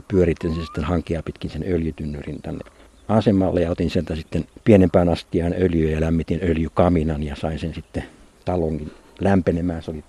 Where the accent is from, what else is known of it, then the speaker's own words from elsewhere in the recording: Helsinki, Uusimaa, Finland; mähän olen itse helsinkiläinen, ihan etelän poikki, ja mä en ollut koskaan käynyt tuota Seinäjokea pohjoisempana, kun mä sitten 73 toukokuussa ensimmäistä kertaa tulin Kilpisjärvelle